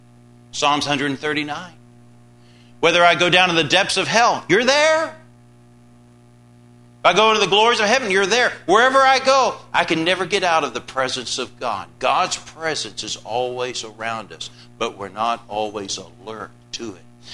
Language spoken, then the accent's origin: English; England, United Kingdom; Growing up in England as a child